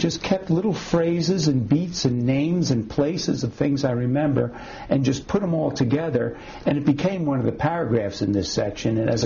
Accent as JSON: {"language": "English", "town": "Long Island", "region": "New York", "country": "United States", "tie": "born or raised there", "said": "When I was writing this book, and again, it's about growing up on Long Island in the 60s, 50s and 60s"}